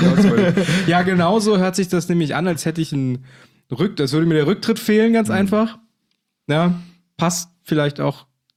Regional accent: Burg, Germany; moved away; Ich bin aus Burg weggezogen

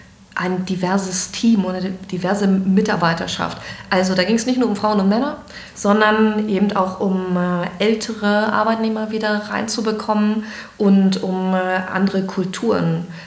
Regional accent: Greifswald, Mecklenburg-Vorpommern, Germany; born there; also born or lived in Stralsund / Frankfurt am Main / Berlin / Hamburg; Ich bin in Greifswald geboren, habe dann in Stralsund studiert und bin weggegangen. Mein erster Job war in Frankfurt am Main. Dann bin ich später nach Berlin und dann nochmal Hamburg. Also ich war so 11, 12 Jahre gar nicht hier vor Ort.

